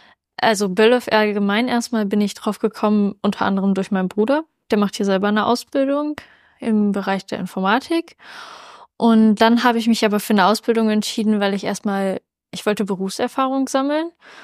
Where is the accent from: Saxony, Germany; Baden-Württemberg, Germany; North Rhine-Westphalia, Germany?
North Rhine-Westphalia, Germany; Rheda-Wiedenbrück; ich bin 19 Jahre alt und ich komme aus Reda-Wiedenbrück.